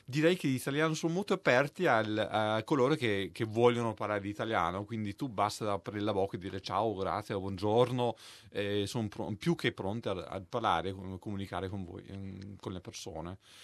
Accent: Melbourne, Victoria, Australia; born there; Italian is a second language; Io sono nato qua a Melbourne, genitori inglesi, perciò ho le doppie nazionalità, sia australiana che britannica. E poi nell'89 sono andato in Italia la prima volta

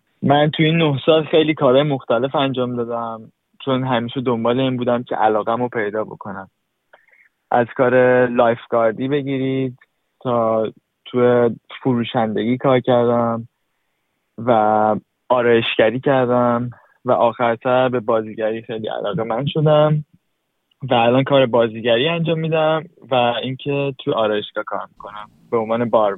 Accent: Iran; moved away; این شد که ما از ایران اومدیم

